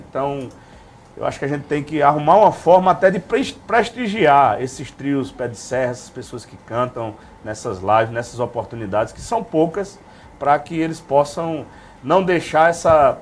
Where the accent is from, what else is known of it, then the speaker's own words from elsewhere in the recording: Northeast Region, Brazil; para a gente que gosta do forró, que nós somos nordestinos